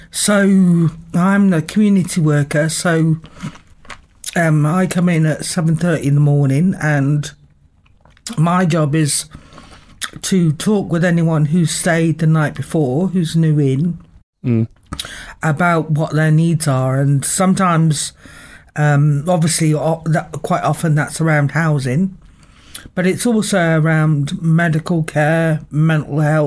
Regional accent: London, United Kingdom; moved away; I come from London, you know.

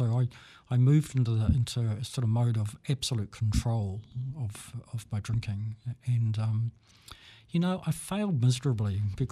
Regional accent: Auckland, New Zealand; I'm originally from Auckland, West Auckland, so drinking was part of our culture.

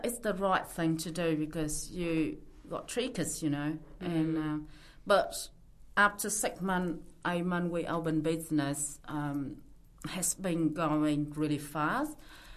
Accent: Christchurch, Canterbury, New Zealand; And we're from Christchurch, and we just took that risk

